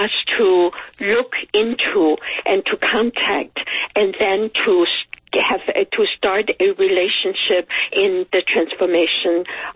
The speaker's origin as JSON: {"language": "English", "country": "Taiwan", "tie": "born or raised there", "moved": "as an adult", "lives_now": "United States", "said": "I was growing up in Taiwan, fell in love with this tradition, and then I came to America and went to graduate school in art. That was during the 60s."}